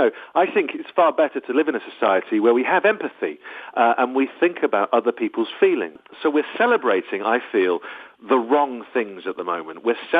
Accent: United Kingdom; I am very British.

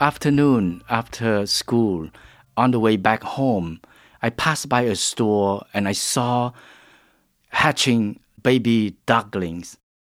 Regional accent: Kampong Speu, Cambodia; Where I grew up in Kampung Speu

